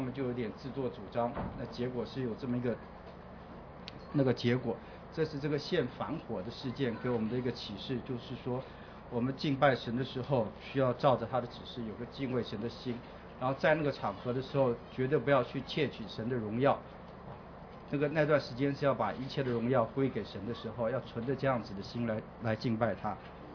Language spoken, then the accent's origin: Chinese; China; 啊，我们中国人对吃比较有兴趣，所以我们来花点时间来看这个饮食的律法。